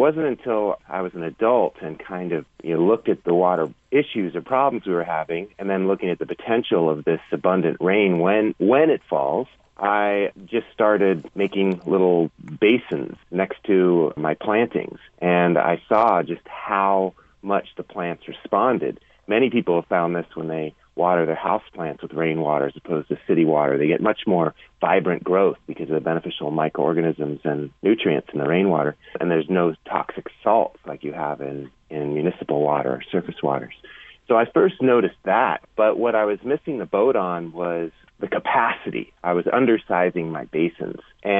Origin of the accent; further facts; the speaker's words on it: Tucson, Arizona, United States; my drive was initially kicked in by growing up in Tucson, a dry land community, and seeing our water situation get worse over time